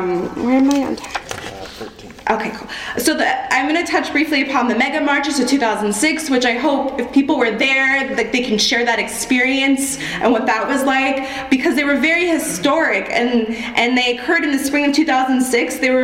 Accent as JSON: {"language": "English", "region": "Texas", "country": "United States", "tie": "born or raised there", "said": "I grew up in Texas, so I'll speak a little bit about that in terms of like a local level"}